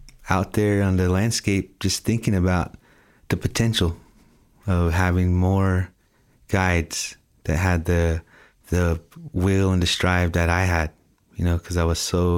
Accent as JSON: {"language": "English", "town": "Kayenta", "region": "Arizona", "country": "United States", "tie": "born or raised there", "said": "And I come from, I was raised in Kent, Arizona. So Monument Valley is where I grew up, backyard."}